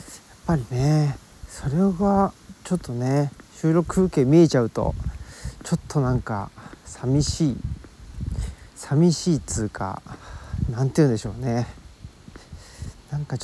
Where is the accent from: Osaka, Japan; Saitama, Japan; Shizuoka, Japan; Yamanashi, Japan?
Saitama, Japan; Urawa; 私関東人で埼玉県の浦和市っていうところで育ちまして